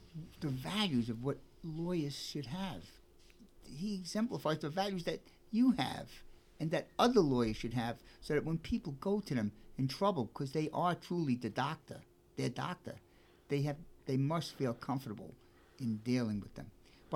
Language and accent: English; Brooklyn, New York, United States; accent: Brooklyn; Being as I'm from Brooklyn, and I do have a little Brooklyn accent